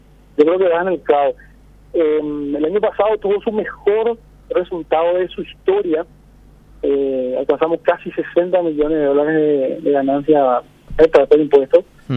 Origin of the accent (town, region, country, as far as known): Paraguay